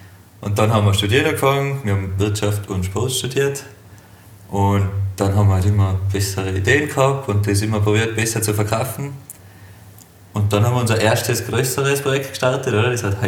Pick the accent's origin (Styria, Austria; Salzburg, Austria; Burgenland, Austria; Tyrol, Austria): Tyrol, Austria; Hopfgarten; ich bin aus Hopfgarten.